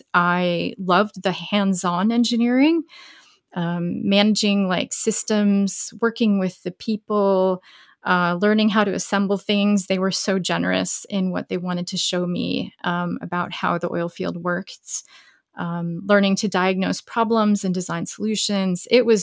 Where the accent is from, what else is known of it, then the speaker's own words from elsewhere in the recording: Tucson, Arizona, United States; I grew up in Tucson, Arizona, so like very far away from the ocean.